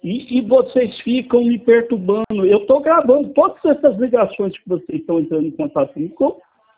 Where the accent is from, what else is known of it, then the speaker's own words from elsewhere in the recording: Bela Vista de Goiás, Goiás, Brazil; born there; Sou de Goiás, eu nasci